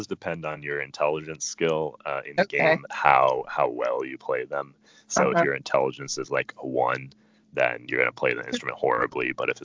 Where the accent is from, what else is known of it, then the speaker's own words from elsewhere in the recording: Ohio, United States; But growing up in Ohio, you really didn't get much of that. You know, it's such a plain potato state.